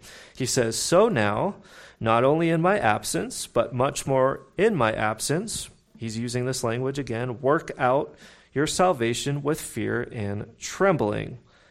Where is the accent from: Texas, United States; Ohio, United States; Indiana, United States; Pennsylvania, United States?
Pennsylvania, United States; Pittsburgh; or where I grew up in Pittsburgh, the working class folks in Pittsburgh would say yins